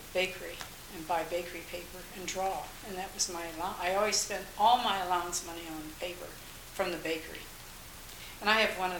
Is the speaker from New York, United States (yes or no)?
no; Akron, Ohio, United States; born there; I was born in Akron, Ohio, August 3rd, 1921.